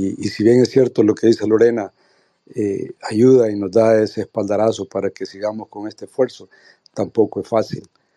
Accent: El Salvador; como salvadoreños residentes en el exterior, no deberíamos de decidir por quienes van a llevar los rumbos del país

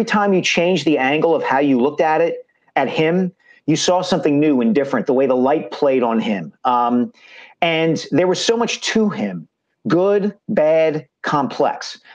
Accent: Upper Dublin Township, Pennsylvania, United States; I grew up in Upper Dublin Township, which is not far from Lower Merion. Demographically is very similar to the Lower Merion community.

